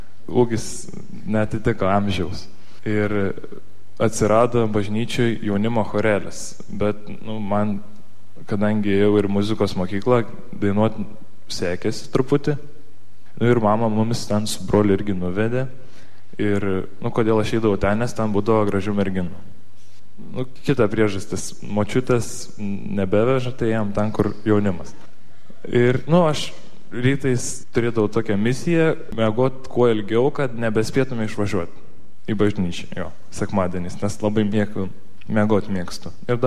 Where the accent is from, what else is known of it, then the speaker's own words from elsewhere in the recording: Šiauliai, Šiauliai County, Lithuania; born there; Gimiau aš Šiauliuose